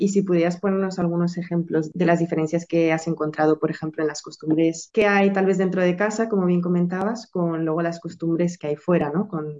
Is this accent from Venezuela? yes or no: no; Mexico; also born or lived in Spain; Yo soy medio mexicana y medio española, como ya te había comentado.